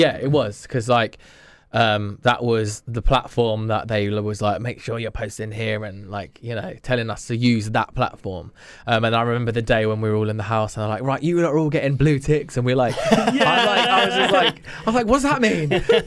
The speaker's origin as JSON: {"language": "English", "country": "Spain", "tie": "born or raised there", "said": "Like I grew up in Spain, I was so naive"}